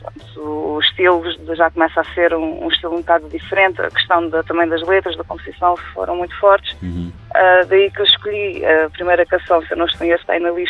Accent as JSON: {"language": "Portuguese", "town": "Portimão", "region": "Algarve", "country": "Portugal", "tie": "born or raised there", "said": "eu sou algarvia e cresci em Portimão."}